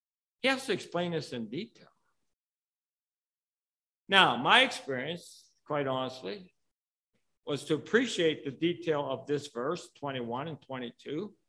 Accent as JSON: {"language": "English", "country": "United States", "said": "I don't want to give up. I'm an American. I wanted to go to Vietnam."}